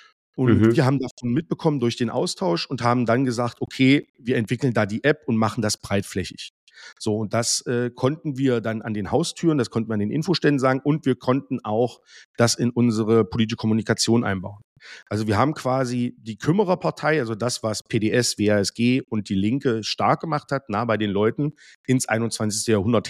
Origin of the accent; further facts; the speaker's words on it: East Germany, Germany; Und ich als Ostdeutscher sage das sehr, sehr gerne. Endlich wieder im Osten zweistellig.